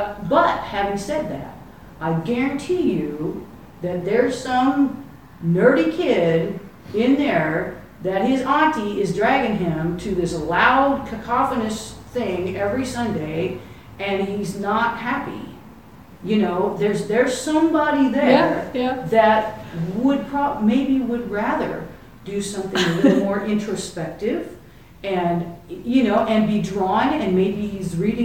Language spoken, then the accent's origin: English; Charleston, South Carolina, United States; Because I was from Charleston, you know, it was like, you know, where we live is mostly black neighborhood.